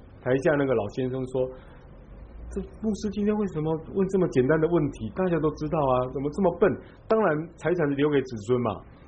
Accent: Taiwan; 我们台湾人都要拜祖先，就我所知道，他们通常都只拜近代的祖先

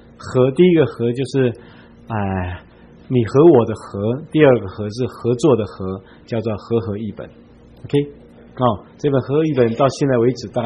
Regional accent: Taiwan; 我们如果讲台语的时候，我们比较喜欢讲兄弟，不讲神，神太说神就有点太，确实台湾人说起来没有那种味道了哈。

